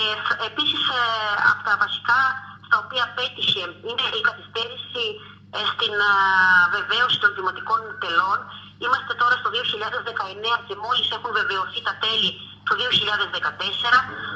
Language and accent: Greek; Agrafa, Central Greece, Greece; υπάρχει αγάπη για τον τόπο μου, σε αυτόν τον τόπο που μεγάλωσα και, σε αυτόν τον τόπο που σήμερα εμφανίζει αυτό το τέλμα. Υπάρχει ένα τέλμα στο Δήμο Αγράφων